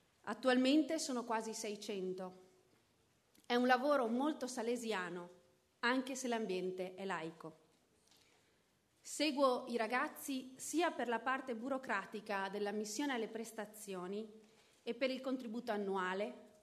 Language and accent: Italian; Venice, Veneto, Italy; born there; sono nata a Venezia Mestre il 2 aprile 1981